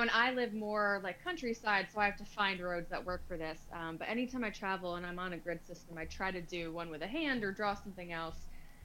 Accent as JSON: {"language": "English", "region": "New Jersey", "country": "United States", "said": "He had moved out. I'm from New Jersey."}